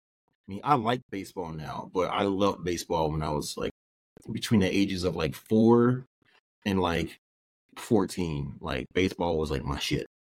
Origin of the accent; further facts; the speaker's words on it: Philadelphia, Pennsylvania, United States; But I am from Philly, and I feel like I like all these other Philly sports teams except the Eagles.